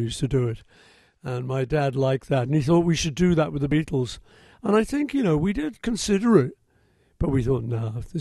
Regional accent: Liverpool, North West England, United Kingdom; You know, when you're a kid growing up in Liverpool, and I suspect it's the same anywhere in America

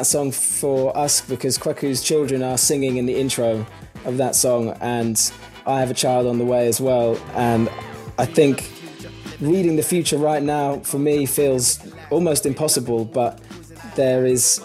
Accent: United Kingdom; the white British members of the band, I don't really connect with my own personal cultural background as British music.

